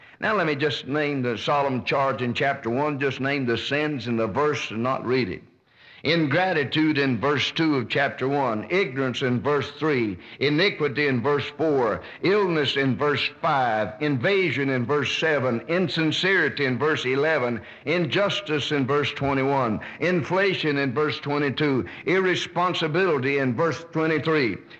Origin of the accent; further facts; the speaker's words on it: United States; I'm an American. I love my country. I've wept over my country.